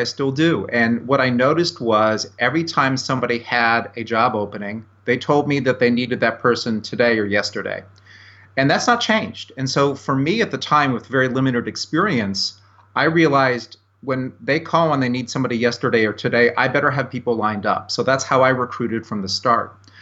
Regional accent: Tampa Bay, Florida, United States; I'm from Tampa Bay, Florida.

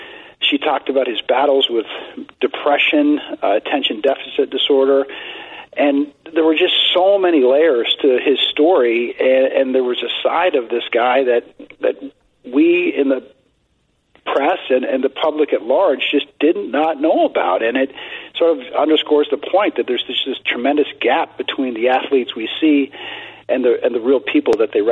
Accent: Toronto, Ontario, Canada; moved away as an adult; now in United States; I grew up in Canada and went to high school and university in Toronto, and then I relocated down to the United States to work, and I now happen to be in the Philly area.

